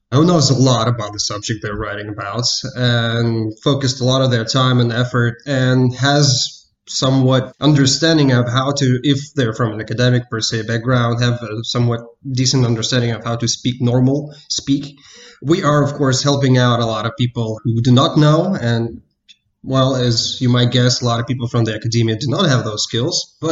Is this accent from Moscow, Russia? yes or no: no; Novosibirsk, Novosibirsk Oblast, Russia; Well, as you've mentioned, I'm from Siberia, from Novosibirsk.